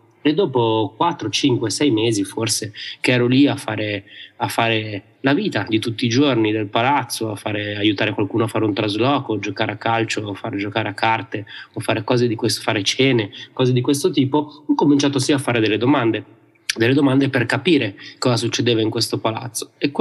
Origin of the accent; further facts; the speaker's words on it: Opera, Lombardy, Italy; Io sono nato e cresciuto a Opera, periferia di Milano, dove palazzi come Blini 42 ce ne sono uno in ogni via.